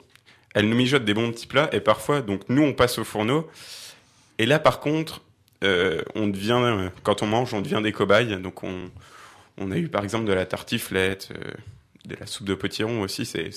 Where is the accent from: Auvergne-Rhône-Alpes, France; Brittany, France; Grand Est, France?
Grand Est, France; je viens du diocèse de Metz, d'un petit village qui s'appelle Sorbet.